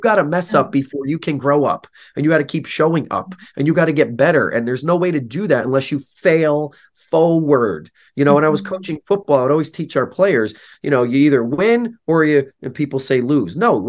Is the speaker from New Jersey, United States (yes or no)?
yes; New Jersey, United States; I grew up in Northern New Jersey and people say, wow, you're always so positive.